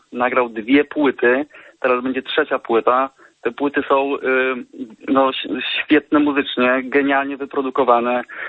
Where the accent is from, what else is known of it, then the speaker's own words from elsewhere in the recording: Subcarpathian Voivodeship, Poland; jestem z Podkarpacia.